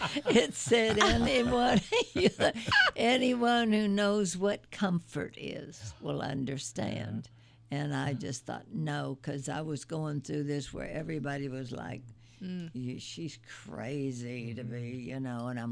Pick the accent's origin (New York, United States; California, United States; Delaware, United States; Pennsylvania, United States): Pennsylvania, United States; Yeah, when I growing up in Pennsylvania, and Dottie was on the early years